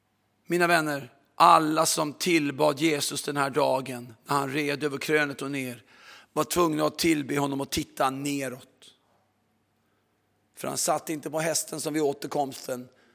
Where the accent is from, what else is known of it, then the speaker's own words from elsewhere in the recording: Sweden; Jag älskar Sverige, jag är själv svensk. Jag är som de flesta svenskar, jag är väldigt kontrollerad.